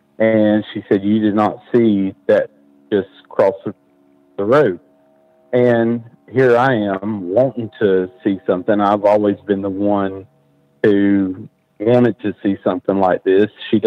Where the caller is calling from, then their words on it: Marion, North Carolina, United States; I'm calling from Marion, North Carolina.